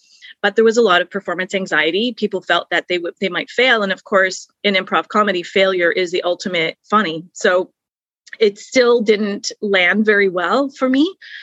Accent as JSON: {"language": "English", "region": "Ontario", "country": "Canada", "said": "See, in French Canadian culture, and I'm from Northern Ontario, which is very francophone, we do improv comedy in elementary school"}